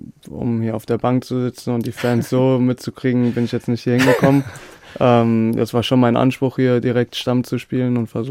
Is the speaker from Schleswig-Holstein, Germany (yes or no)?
no; Düsseldorf, North Rhine-Westphalia, Germany; Und vor Gladbach war ich in einem kleineren Verein bei uns in Unterrad in Düsseldorf.